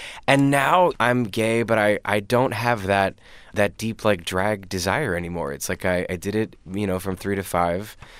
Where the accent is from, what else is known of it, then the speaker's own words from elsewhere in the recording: Lancaster, Pennsylvania, United States; moved away as an adult; I grew up in Lancaster, Pennsylvania, moved to New York when I was 19, and I immediately started dating someone who was also from my same hometown.